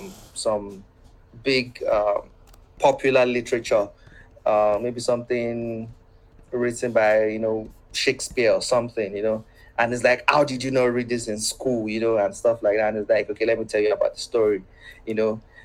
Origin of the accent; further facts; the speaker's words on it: Nigeria; Yeah, I spent my whole life here.